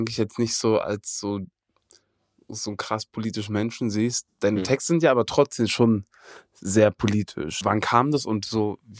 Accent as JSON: {"language": "German", "town": "Eberswalde", "region": "Brandenburg", "country": "Germany", "said": "so mit meinem Dialekt, so, ja ich komme aus Eberswalde"}